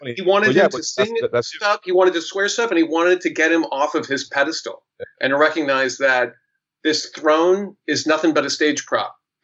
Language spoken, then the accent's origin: English; Portland, Oregon, United States; now in New York, United States; I'm originally from Portland, Oregon.